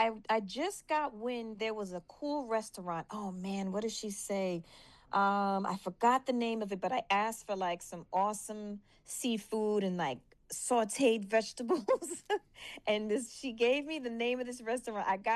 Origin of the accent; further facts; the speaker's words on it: United States; just being an American artist and coming over there and touching the people.